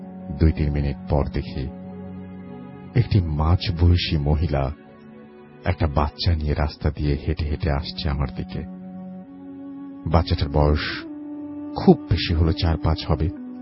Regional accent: Bagerhat, Khulna Division, Bangladesh; now in Khulna, Bangladesh; আমি আমার বাড়ি বাগেরহাট এবং পড়াশোনার জন্য খুলনায় থাকি। খুলনায় একটি কলেজে অনার্স সেকেন্ড ইয়ারের স্টুডেন্ট আমি।

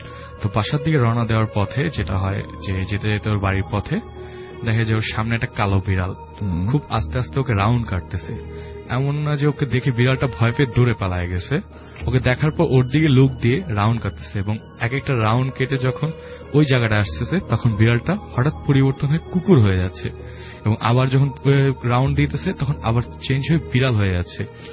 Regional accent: Mirpur, Dhaka Division, Bangladesh; hello listeners … Mirpur থেকে

